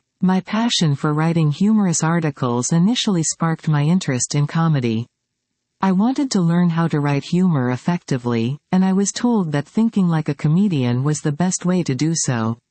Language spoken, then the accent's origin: English; Eastern Region, Uganda; born there; I was born in Eastern Uganda, specifically in Luka District, to a teacher. I come from a Christian family and grew up in the Anglican faith. However, later on, I became a Pentecostal